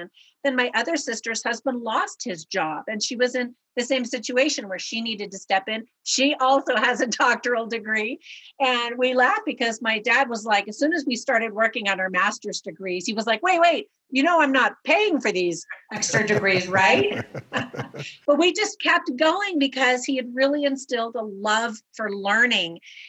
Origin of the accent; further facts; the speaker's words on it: California, United States; now in Las Vegas, United States; But we've now been here actually for almost 10 years in Las Vegas. But I loved growing up in California.